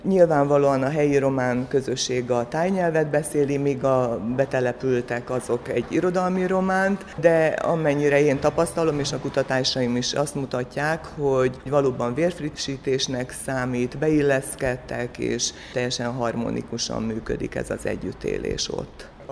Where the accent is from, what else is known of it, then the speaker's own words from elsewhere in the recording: Méhkerék, Békés, Hungary; Mékerék az én kedvelt szülőfalum, az egyetlen olyan román település, ahol hát az utóbbi évekig teljes egészében románok lakták.